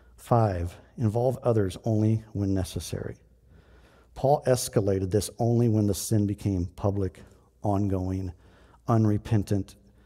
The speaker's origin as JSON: {"language": "English", "town": "Cordon", "region": "Iowa", "country": "United States", "tie": "born or raised there", "said": "when I was a kid, growing up in Cordon Bible Church down in Cordon, Iowa"}